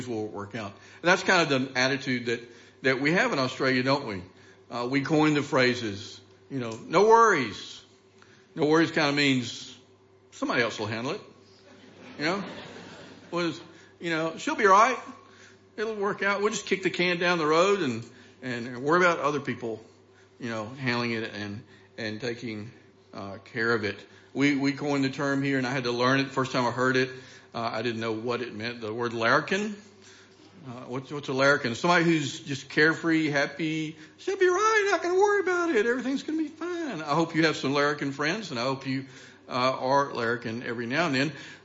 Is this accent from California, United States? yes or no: no; Alabama, United States; also born or lived in Louisiana; As I mentioned before, I'm from the United States, from the Deep South. Grew up in the state of Alabama.